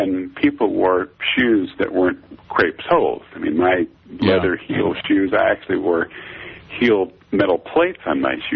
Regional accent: Virginia, United States; I grew up in Virginia. There was a school for the blind in Virginia

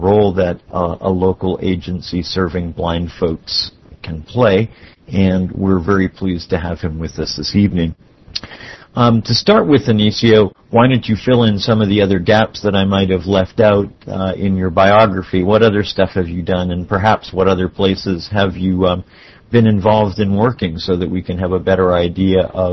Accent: Miami, Florida, United States; from Miami, Florida, your host for the evening.

